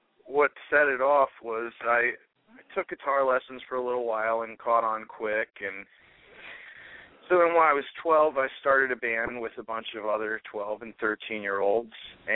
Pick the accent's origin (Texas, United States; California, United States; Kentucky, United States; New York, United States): Kentucky, United States; We're all from Kentucky. I grew up in Kentucky, so that's where the bluegrass comes from. It's everywhere here.